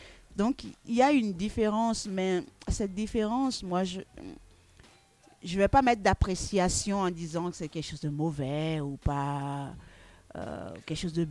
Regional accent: Benin; moved away as an adult; Au Bénin, à Dahomey, je suis née là-bas. J'y ai passé 18 années de ma vie avant d'arriver ici.

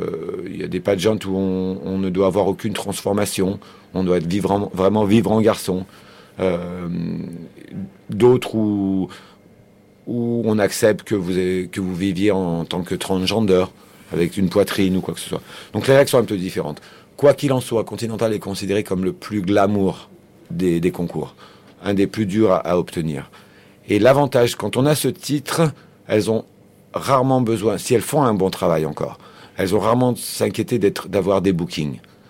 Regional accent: Lyon, Auvergne-Rhône-Alpes, France; now in United States; puisque Lyon, c'est ma ville natale. Même si ça fait 15 ans que je suis exilé aux États-Unis

